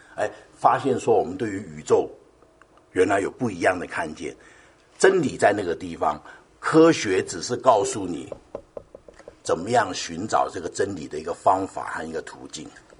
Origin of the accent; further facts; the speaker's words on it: China; 那我们中国人说啊，我们有更高的境界，对不对？